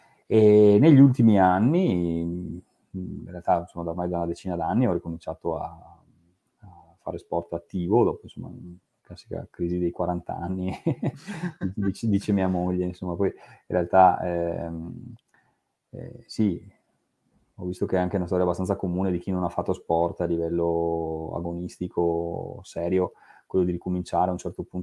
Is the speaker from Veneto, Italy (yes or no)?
yes; Vicenza, Veneto, Italy; sono vicentino, sono nato ben prima dell'euro, nel senso che sono uno di quelli che ha imparato a usare il denaro in lire